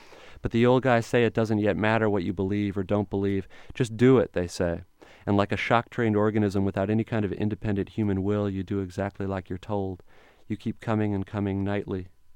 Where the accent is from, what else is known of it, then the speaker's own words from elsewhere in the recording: Illinois, United States; Boy, I grew up in Central Illinois. My parents are academics.